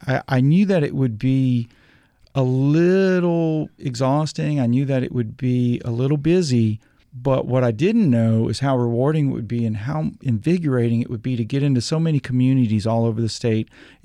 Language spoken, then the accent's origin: English; Louisiana, United States; I'm from South Louisiana, and you know, that Jarman quote about, because I'm from a place, I write with love about it.